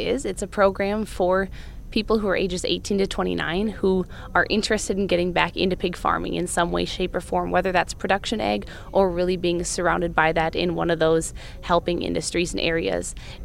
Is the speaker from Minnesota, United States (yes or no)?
yes; Goodhue, Minnesota, United States; studying Ag Communications and Ag Leadership from South Dakota State University, and I am from Goodhue, Minnesota.